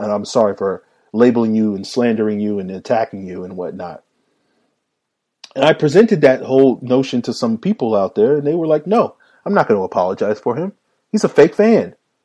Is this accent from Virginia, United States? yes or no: yes; Virginia, United States; As a kid growing up in Virginia, I didn't know any Falcon fans growing up.